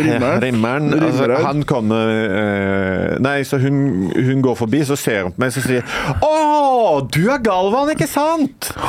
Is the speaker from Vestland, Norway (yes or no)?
yes; Sveio, Vestland, Norway; og jeg er da fra Sveio.